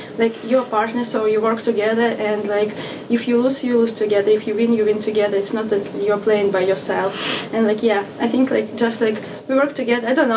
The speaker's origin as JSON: {"language": "English", "country": "Russia", "moved": "as an adult", "lives_now": "United States", "said": "since I'm from Russia, it was very cold there."}